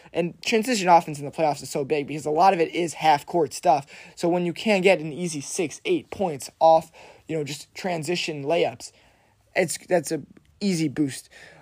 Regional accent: Chicago, Illinois, United States; Since I'm from Chicago, I've seen a lot of his game.

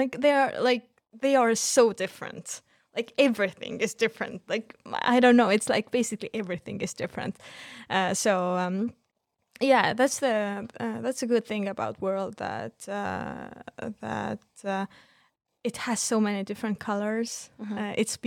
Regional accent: Estonia; English is a second language; Estonia is my home country, so I think it's the best place in the world.

